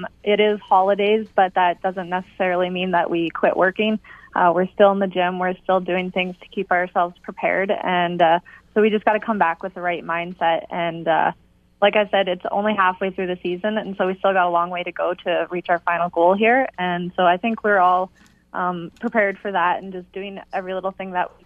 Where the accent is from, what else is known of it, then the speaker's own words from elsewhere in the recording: Alberta, Canada; I am from Alberta.